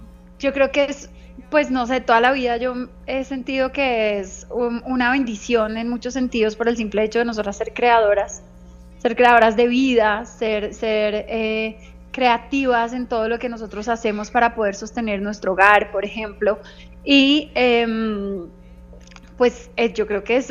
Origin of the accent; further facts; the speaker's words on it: Colombia; ese sentido de pertenencia que a veces nos hace falta un poco a los colombianos tener, y es querer lo nuestro